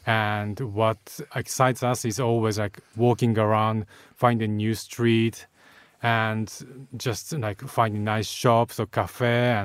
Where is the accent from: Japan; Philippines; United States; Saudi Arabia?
Japan; So I was born and raised in Japan, in a very traditional family.